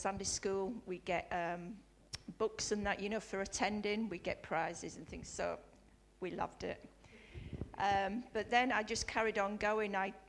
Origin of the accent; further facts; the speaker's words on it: Leeds, Yorkshire and the Humber, United Kingdom; I grew up in Leeds, there's a church in Leeds called Bridge Street Church, and they used to send buses. I lived on a nice council estate then